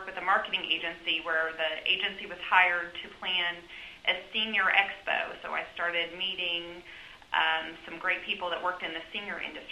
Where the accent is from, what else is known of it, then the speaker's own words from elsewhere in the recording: Dallas, Texas, United States; I grew up in Dallas, Texas, and graduated with an undergrad degree in social work from the University of Texas at Arlington